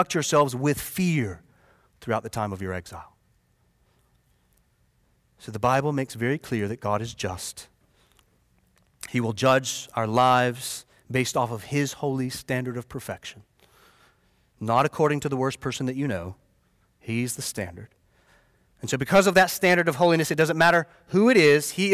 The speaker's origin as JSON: {"language": "English", "country": "United States", "tie": "born there", "said": "I'm an American. I was born in America. It's sort of the culture I learned."}